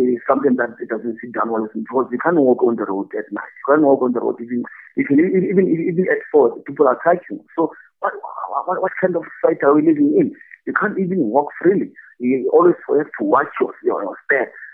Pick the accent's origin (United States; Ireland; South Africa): South Africa; Even if you can wear a t-shirt of any kind of color, just to show that we are South African, we support sports, that we support football